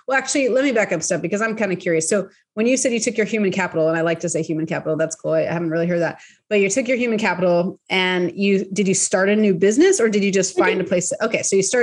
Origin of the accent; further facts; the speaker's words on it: California, United States; I'm from the Bay Area, so I know how bad it is.